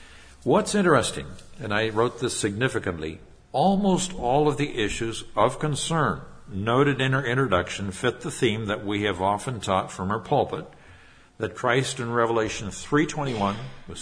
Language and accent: English; Nigeria; When I was a boy growing up in Nigeria, the Russians, who were Marxists, were trying to get Nigerian young people at the time to buy into Marxism. And I was countering Marxism with teenage Africans when I was growing up in Nigeria.